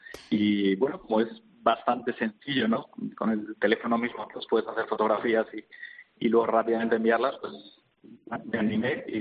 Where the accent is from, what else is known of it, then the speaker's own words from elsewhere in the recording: Valencia, Valencian Community, Spain; now in Madrid, Spain; Bueno, soy adoptado. Yo realmente soy de Valencia y vivo en Madrid desde hace ya 13, 14 años, y en Colmenar llevo un año y medio, bueno, ya dos años